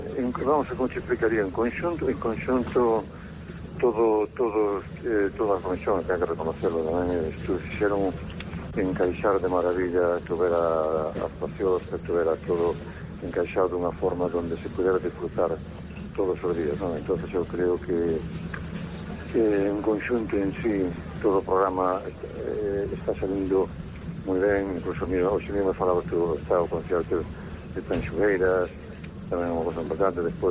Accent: Mondoñedo, Galicia, Spain; un nativo de Mondoñedo, e nacín en Mondoñedo, cría en Mondoñedo

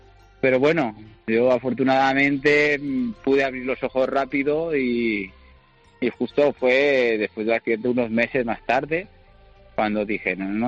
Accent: India; Yo estuve viviendo de pequeño, me crié en la India.

